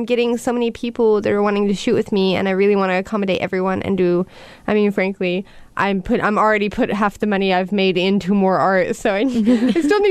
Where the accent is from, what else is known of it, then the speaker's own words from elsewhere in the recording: the South, United States; From the South, yes. I grew up in Oklahoma, Texas, and Mary's chicken is... My gosh.